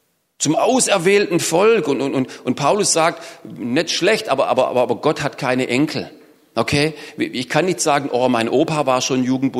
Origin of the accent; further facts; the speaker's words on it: Baden-Württemberg, Germany; bin dreimal die Woche so joggen gegangen bei uns im Schwarzwald, im Wald